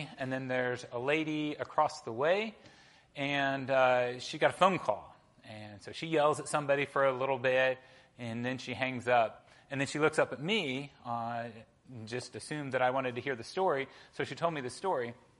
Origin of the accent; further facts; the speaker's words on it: Arkansas, United States; I'm from Arkansas, so it's fine.